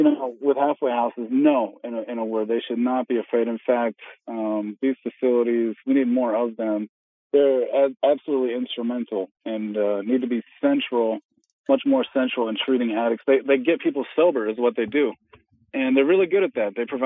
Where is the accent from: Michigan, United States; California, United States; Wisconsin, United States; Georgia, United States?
Wisconsin, United States; Green Bay; I grew up in Green Bay, Wisconsin, and I'm, from the suburbs, where the suburbs kind of meet the inner city.